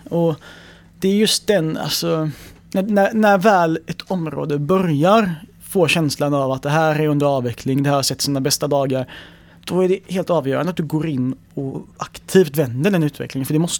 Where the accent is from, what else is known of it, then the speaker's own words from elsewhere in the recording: Gothenburg, Västra Götaland County, Sweden; Jag är själv uppvuxen delvis i Rannebergen